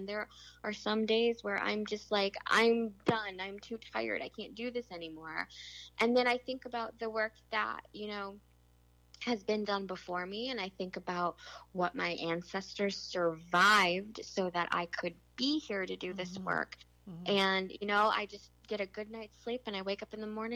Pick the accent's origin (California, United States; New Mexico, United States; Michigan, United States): Michigan, United States; also born or lived in Wisconsin; now in Hudson, United States; I'm originally from the Midwest. I spent most of my life in Michigan, lived a little bit of time in Wisconsin before moving here.